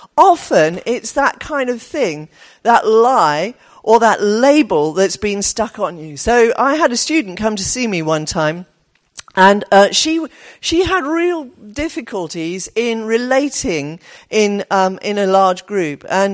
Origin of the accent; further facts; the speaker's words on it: Exeter, South West England, United Kingdom; even though I come from Exeter, welcome.